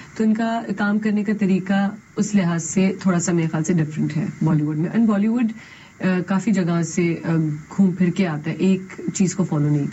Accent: Pakistan; مجھے جو زبان میں بولتی ہوں اسی میں اور جو میں ہوں، جو میں پاکستانی ہوں،

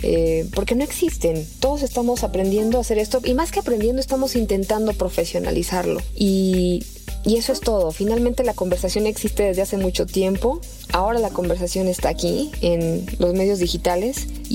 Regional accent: Guadalajara, Jalisco, Mexico; Yo estoy recién llegada de Guadalajara, mi tierra, donde pasé muy poquitos días, pero muy buenos.

